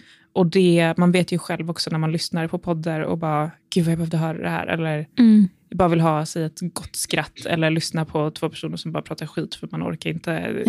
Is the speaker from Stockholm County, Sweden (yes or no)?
no; Lund, Skåne, Sweden; also born or lived in Gävle; Jag är född i Gävle, men jag är framförallt uppväxt i Lund. Så jag är ju, har varit skåning hela mitt liv.